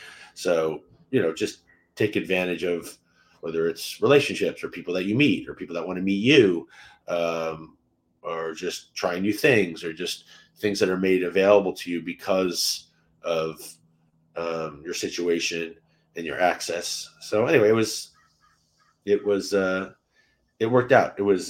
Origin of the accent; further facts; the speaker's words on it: East Coast, United States; And yeah, I grew up on the East Coast, and a big part of me playing tennis was because of the US Open